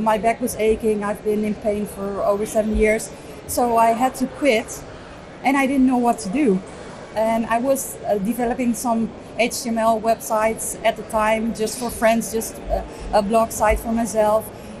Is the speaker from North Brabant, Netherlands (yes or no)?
no; Harderwijk, Gelderland, Netherlands; also born or lived in Amsterdam, Netherlands; I'm from the Netherlands, a little town called Harderwijk. Mm-hmm. So it's right in the center of the Netherlands.